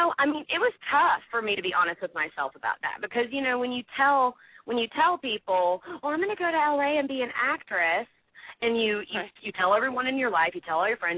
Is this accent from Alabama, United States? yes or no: yes; Alabama, United States; now in Los Angeles, United States; Well, I grew up in Alabama. I lived there for 22 years. I had an awesome upbringing, very supportive parents.